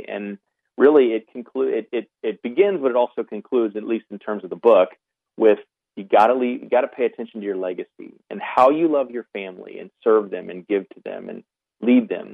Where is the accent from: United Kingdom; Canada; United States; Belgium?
United States; Ohio; I'm a big Ohio State Buckeyes fan because I come from Ohio